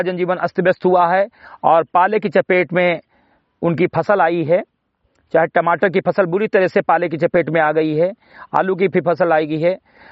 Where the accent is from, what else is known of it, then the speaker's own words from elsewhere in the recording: Uttar Pradesh, India; ग्राम सभा से मेरी कटाई विकासखंड मेनपुरा जनपद बहराइच का मूल निवासी हूं